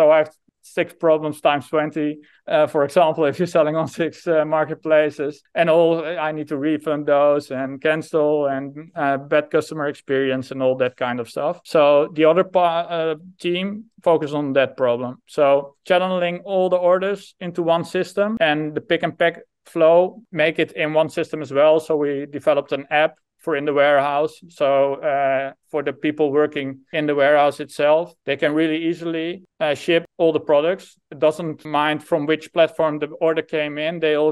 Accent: Netherlands; English is a second language; I'm from the Netherlands.

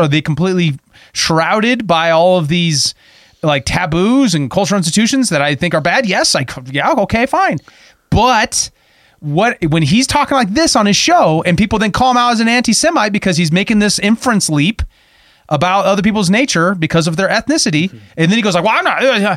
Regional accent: United States; You know, I'm an American and I'm a Catholic.

